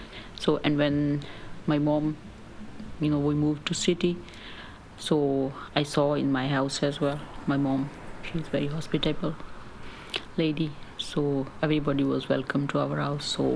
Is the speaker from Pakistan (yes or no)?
yes; Pakistan; first language Punjabi; English is a second language; I usually dream in my mother tongue Punjabi and my national language, that is Urdu, because normally I see my family members and the friends and the, you know, my childhood memories, those places.